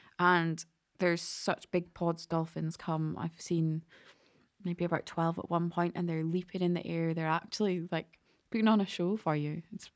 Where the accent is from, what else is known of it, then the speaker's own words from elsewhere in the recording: Aberdeen, Scotland, United Kingdom; So I'm from Aberdeen and I've been on walks around the coast many times and seen dolphins and puffins and all sorts.